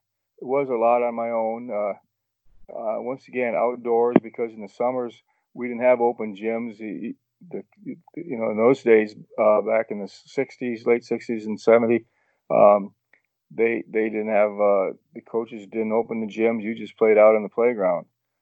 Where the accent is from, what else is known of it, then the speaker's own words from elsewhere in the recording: Monroeville, Ohio, United States; So in Monroeville, Ohio, real small town near Norwalk and Sandusky, that was my hometown, Monroeville, Ohio.